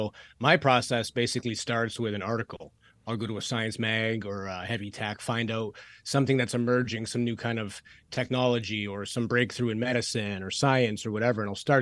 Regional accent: Canada; I'm Canadian. He's American.

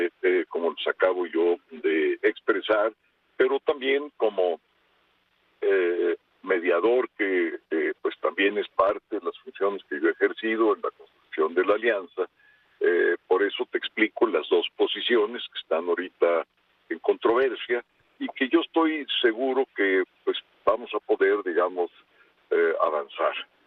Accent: Mexico; Todos somos mexicanas y mexicanos

